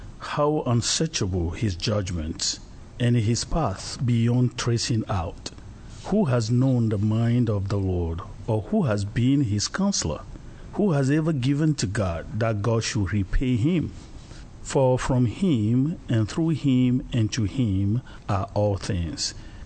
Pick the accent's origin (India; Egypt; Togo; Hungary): Togo; English is a second language; I'm from Togo, West Africa, from between Nigeria and Ghana.